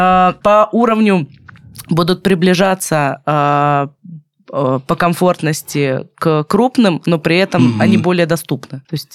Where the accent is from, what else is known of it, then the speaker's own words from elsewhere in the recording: Kaliningrad, Kaliningrad Oblast, Russia; born there; То есть я родилась в Калининграде, и у меня мама родилась в Калининграде. Я могу этим гордиться.